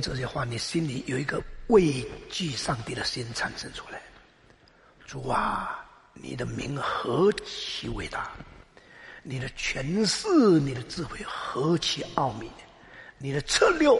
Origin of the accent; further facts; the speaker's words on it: China; 我身为中国人，我感谢上帝